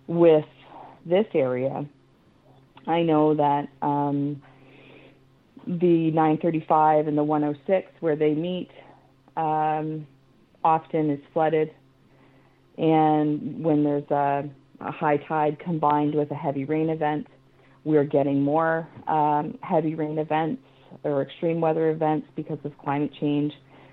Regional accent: Middle Sackville, Nova Scotia, Canada; where I grew up in Middle Sackville, or Midgick.

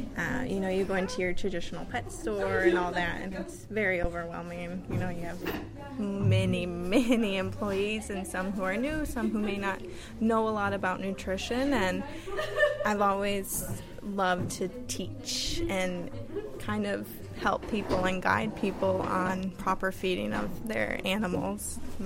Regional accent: Sackville, Canada; We are from Sackville. We just moved here over a year ago.

